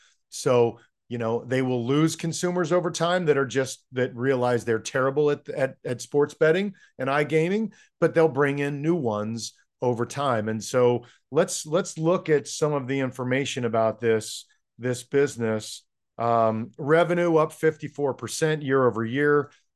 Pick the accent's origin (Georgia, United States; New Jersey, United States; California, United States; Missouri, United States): New Jersey, United States; I'm not generally very good at that and learned early because I grew up around Atlantic City with blackjack, et cetera.